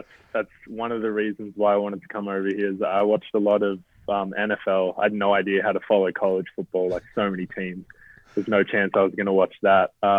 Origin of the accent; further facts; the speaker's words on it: Australia; being Australian, I'm not the most, like, patriotic person, or I'm not the most Australian person going around.